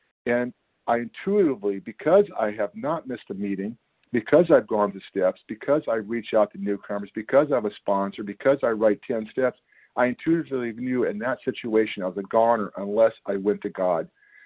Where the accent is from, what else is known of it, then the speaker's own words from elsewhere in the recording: California, United States; I'm from California.